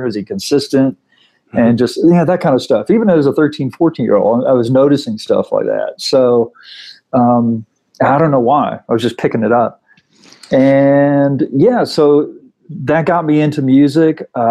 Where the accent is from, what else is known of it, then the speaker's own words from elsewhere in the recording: Nashville, Tennessee, United States; growing up around Nashville, it was like at that time, it was like in the water.